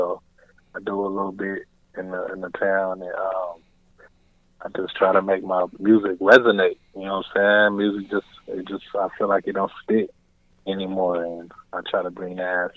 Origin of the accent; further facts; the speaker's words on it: Tulsa, Oklahoma, United States; I'm from Tulsa, Oklahoma. I represent North Tulsa, man. I represent Black Wall Street.